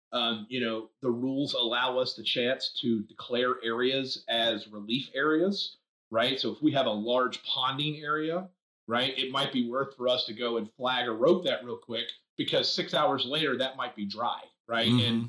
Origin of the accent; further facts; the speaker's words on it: Raleigh, North Carolina, United States; There's a hole in my hometown of Raleigh that literally has waves from boats